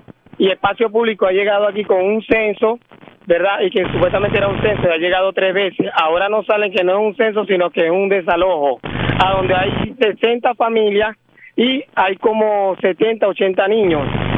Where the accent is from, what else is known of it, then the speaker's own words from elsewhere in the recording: Venezuela; Pues como somos venezolanos, no tenemos derecho a reclamar en ningún lado.